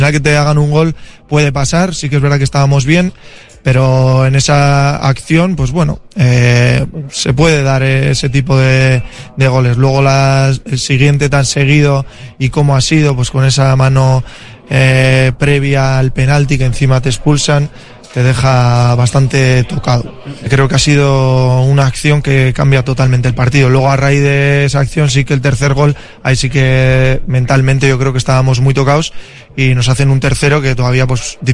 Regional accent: Bilbao, Basque Country, Spain; Sí, bueno, pues somos de Bilbao y creemos en la remontada.

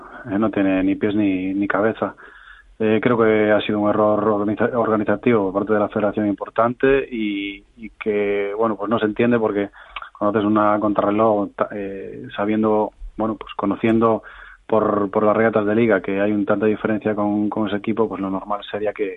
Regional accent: Galicia, Spain; En mi tierra la gran diferencia que hay es que sales a competir

